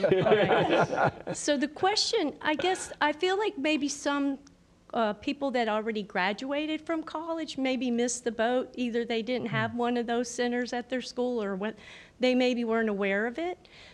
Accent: Mobile, Alabama, United States; now in Bay St. Louis, United States; Well, originally from Mobile, Alabama, but I currently live in Bay St. Louis, Mississippi.

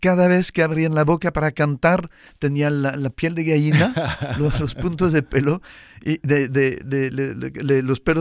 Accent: France; Spanish is a second language; also born or lived in Mexico; now in Cuba; Yo soy francés. Uh-huh. Antes estaba, he vivido mi vida religiosa y sacerdotal en varios países, pero antes de Cuba estaba en México.

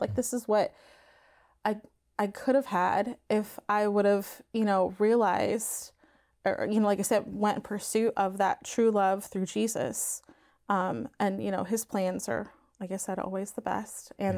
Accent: Findlay, Ohio, United States; And so, like I said, I grew up in Findlay, Ohio, and I don't know, I feel like there wasn't a lot of youth at the parish.

